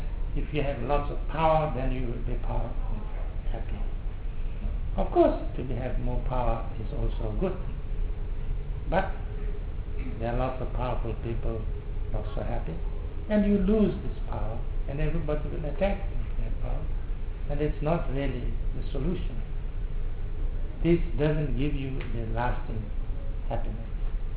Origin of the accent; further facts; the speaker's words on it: Sikkim, India; English is a second language; I come from Sikkim. We had a small kingdom. Now it's part of India.